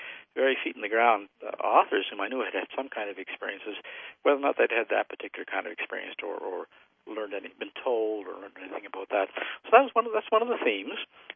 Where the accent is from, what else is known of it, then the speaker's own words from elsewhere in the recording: Canada; also born or lived in Paris, France; I'm Canadian, and I had studied in Paris.